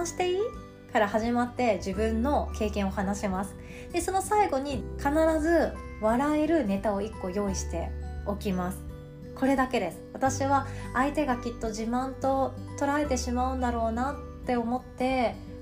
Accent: Shikoku, Japan; いやいや私は余裕で四国出身の普通の面白くない人間です。

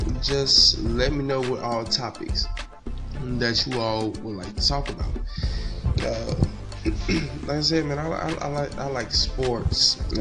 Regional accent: Los Angeles, California, United States; now in Florida, United States; Like I said, I'm from Los Angeles, 28 years old. Like I said, just kind of starting out the field. But anyways, you know, currently in Florida.

